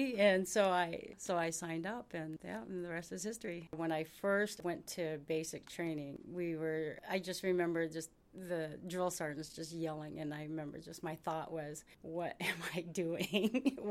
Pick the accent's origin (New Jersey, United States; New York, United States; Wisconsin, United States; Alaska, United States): Alaska, United States; Hoonah; also born or lived in Minnesota; I'm from Hoonah.